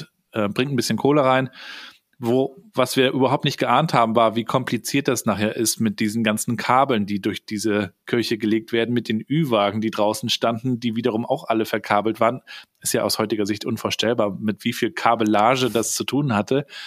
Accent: Rostock, Mecklenburg-Vorpommern, Germany; Ich bin hier in Rostock in einer Kirchgemeinde groß geworden. Meine Eltern schon, Großeltern auch.

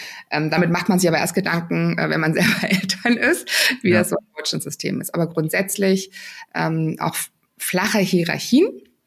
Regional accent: Germany; Und da können wir als Deutsche, glaube ich, noch mal ein bisschen lernen, da mehr ins Vertrauen zu kommen.

